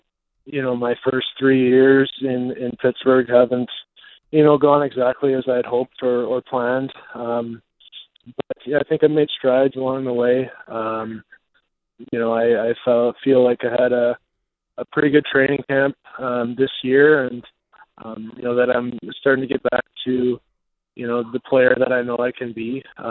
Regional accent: Weyburn, Saskatchewan, Canada; also born or lived in Estevan; I was born in Estevan, but I'm from Weyburn, Saskatchewan, not about an hour away.

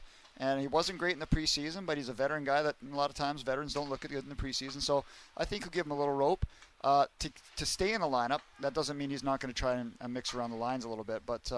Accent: Abbotsford, British Columbia, Canada; I grew up in Abbotsford

